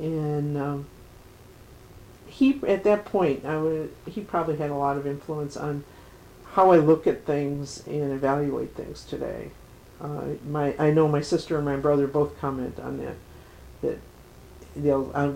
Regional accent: Chicago, Illinois, United States; First of all, I was born in Chicago, Illinois on September 23rd, 1941. And grew up in the same house on the north side of Chicago and went to Chicago Public Schools.

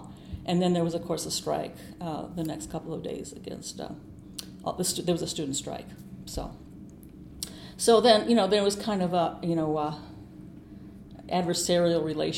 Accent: Wisconsin, United States; I'm from Wisconsin.

